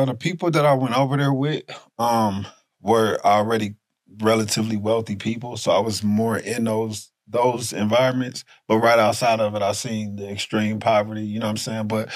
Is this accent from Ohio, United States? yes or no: yes; Dayton, Ohio, United States; I'm from Dayton, Ohio, you know what I'm saying? It's not a lot of opportunity there